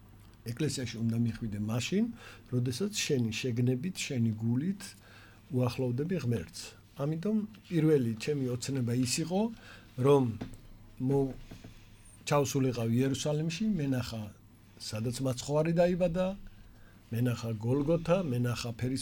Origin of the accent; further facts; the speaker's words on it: Tbilisi, Georgia; იმ უბანში, სადაც მე ვიზრდებოდი, ქაშვეთის უბანი ერქვა